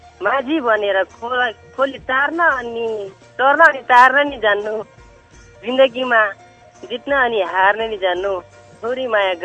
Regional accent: Dang, Lumbini Province, Nepal; now in Malaysia; नेपालमा मेरो घर दाङ

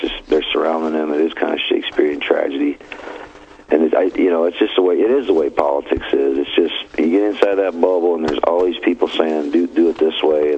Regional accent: South Dakota, United States; South Dakota, you know, those Republicans in South Dakota, man. I mean, that's my home state, you know.

